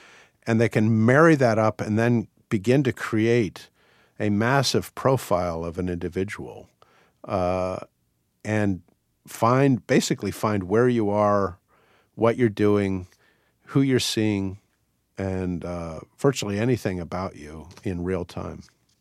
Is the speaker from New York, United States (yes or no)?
no; Washington, District of Columbia, United States; I grew up in Washington, so I knew I was reading the Washington Post.